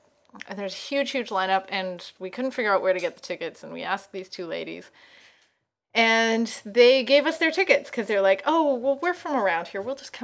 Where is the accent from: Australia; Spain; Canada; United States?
Canada; accent: Canadian; I'm actually really scared of losing my small Canadian accent. I really don't want it to go, because every once in a while somebody will notice that I'm from Canada and they'll do something nice for me because I'm from Canada.